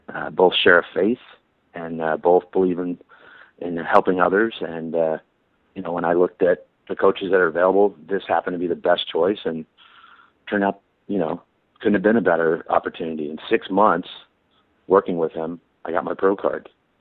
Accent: Pennsylvania, United States; born there; Well, I was born in Pennsylvania, so, you know, it was kind of cool to go back and, you know, win this prestigious you know, opportunity in Pittsburgh.

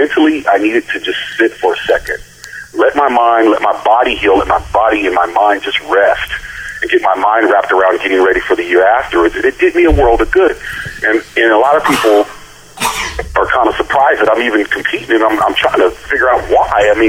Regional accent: Las Vegas, Nevada, United States; once I moved here to Vegas, I came home because my hometown, I was born and raised here. My family wanted me to come home, and my uncles and my family's here.

